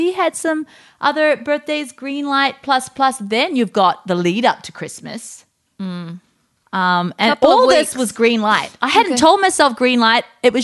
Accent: New Zealand; accent: New Zealand; if I say it in my New Zealand accent, heck.

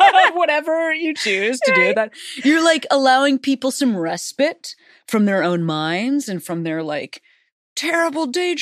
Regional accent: Illinois, United States; I was raised outside Chicago.

